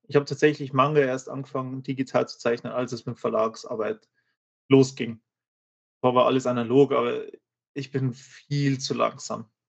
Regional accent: Bavaria, Germany; ich wohne halt in einer richtig alten, historischen, kleinen Stadt in Bayern

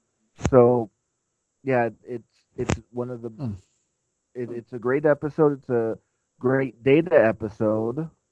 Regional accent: Whittier, California, United States; from Whittier.

